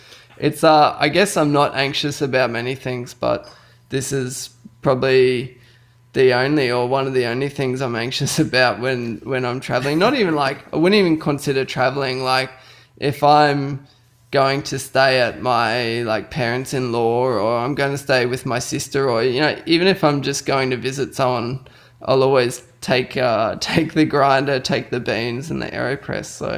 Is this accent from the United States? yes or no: no; Australia; Yeah, so generally, like as an Australian, if you want to be good in any sport, you have to travel.